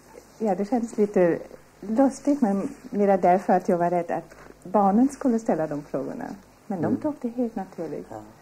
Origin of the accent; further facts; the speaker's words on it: Brazil; also born or lived in Heidelberg, Germany; now in Sweden; Min far var tysk och min mor är protestantiska. Så när jag var 2 år så flyttade mina föräldrar till Brasilien.